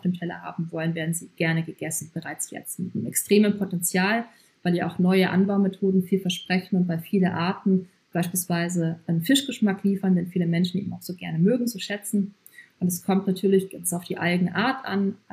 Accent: Bavaria, Germany; ich bin aus Bayern

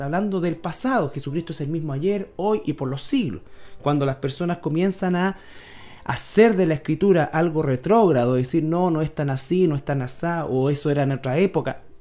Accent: Chile; que, sobre todo si somos chilenos

